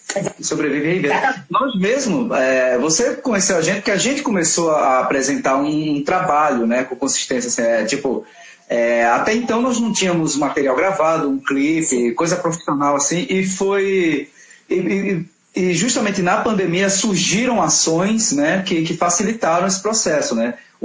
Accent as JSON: {"language": "Portuguese", "town": "Recife", "region": "Pernambuco", "country": "Brazil", "lives_now": "Porto Velho, Brazil", "said": "eu não sou de Porto Velho, né? Eu sou de Recife. Mas desde que eu cheguei aqui"}